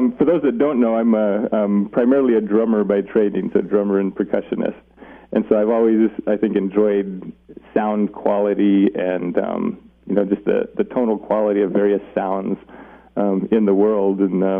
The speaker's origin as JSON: {"language": "English", "town": "Los Alamos", "region": "New Mexico", "country": "United States", "tie": "born or raised there", "said": "And I was born and raised in Los Alamos."}